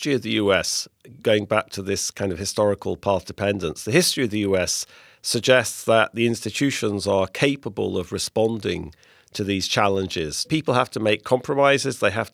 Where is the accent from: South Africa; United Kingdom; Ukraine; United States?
United Kingdom; England; And I'm English, you know, and in the Brexit context